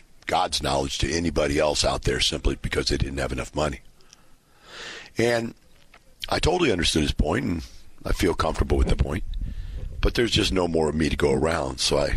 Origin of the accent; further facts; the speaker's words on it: Ferguson, Missouri, United States; for those of you that don't know this already, I'm from Ferguson